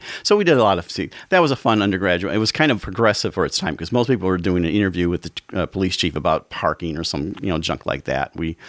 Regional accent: Highland, Indiana, United States; now in Chesterton, United States; Well, I grew up in Highland. I was actually a lifelong resident until 2015 when I moved to Chesterton.

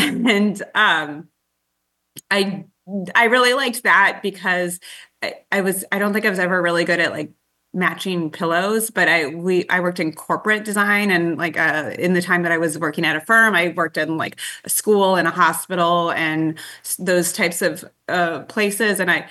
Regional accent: Evanston, Illinois, United States; also born or lived in Schaumburg; Okay, well, I grew up in the Midwest, like so many of us. I grew up in Evanston in Illinois, like just a suburb of Chicago. And actually moved out to Schaumburg when I was 16.

